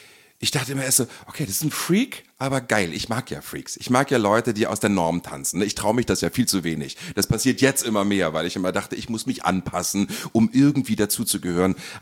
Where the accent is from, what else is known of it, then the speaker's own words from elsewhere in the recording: Seesen, Lower Saxony, Germany; Ich komme ja aus Seesen. Da hieß es dann in Seesen verwesen.